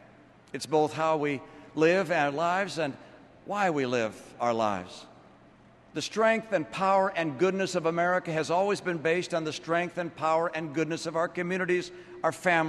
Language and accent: English; Detroit, Michigan, United States; I grew up in Detroit in love with cars and wanted to be a car guy like my dad.